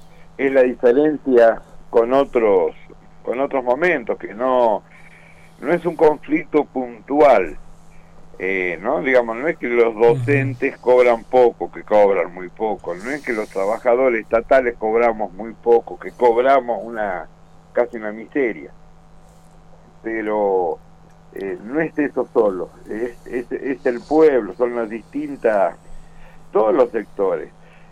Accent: Jujuy, Argentina; que en Jujuy se pueda vivir en la Argentina, digamos, como en Argentina, tener los mismos derechos que los demás argentinos, que no los tenemos

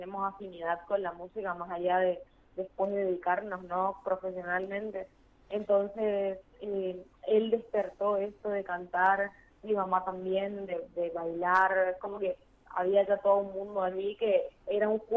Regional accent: Corrientes, Argentina; Estoy radicada en Corrientes Capital, sí, nací acá en Corrientes Capital, más allá de que yo no me sienta parte

